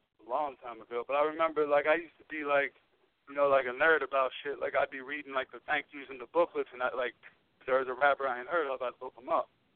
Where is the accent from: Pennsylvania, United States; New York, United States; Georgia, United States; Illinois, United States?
Pennsylvania, United States; Pittsburgh; Yo, brother, look, man … man. I'm from Pittsburgh.